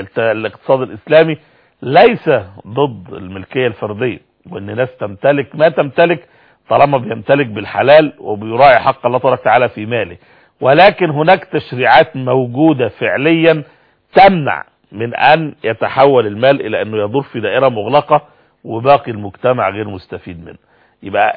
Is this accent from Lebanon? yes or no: no; Egypt; ان ممكن حد عندنا في مصر هنا يمكن النموذج ده واضح جدا